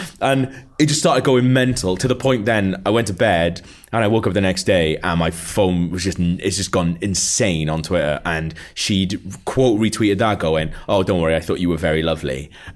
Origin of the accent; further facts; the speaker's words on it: Wales, United Kingdom; I'm from Wales.